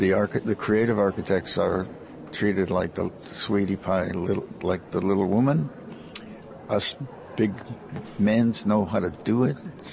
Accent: California, United States; because of growing up in California as an architect, it was Asia-centric.

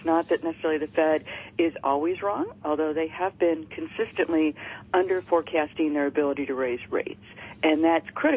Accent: Detroit, Michigan, United States; I'm from Detroit

